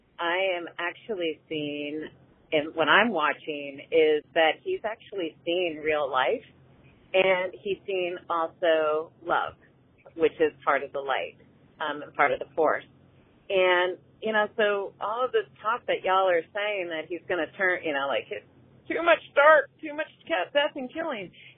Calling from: Seattle, Washington, United States; I am calling from Seattle, Washington

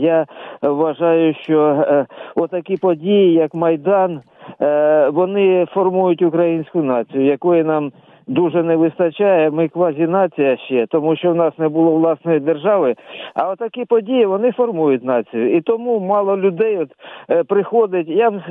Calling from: Zhytomyr, Zhytomyr Oblast, Ukraine; із Житомира.

